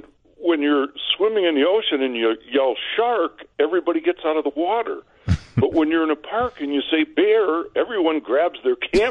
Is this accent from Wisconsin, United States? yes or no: yes; Wisconsin, United States; And I grew up in Wisconsin, which, of course, has lots of black bears.